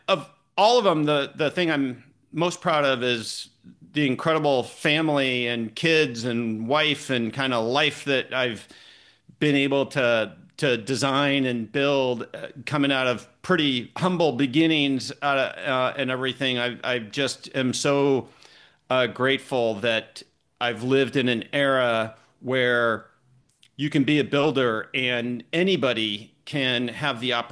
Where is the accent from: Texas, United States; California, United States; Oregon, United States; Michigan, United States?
Oregon, United States; Portland; I grew up in Portland, Oregon. I went to Oregon State.